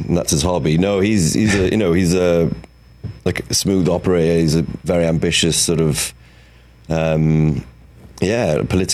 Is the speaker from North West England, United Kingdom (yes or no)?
no; Wales, United Kingdom; It was kind of, well, devastating as a Welsh actor.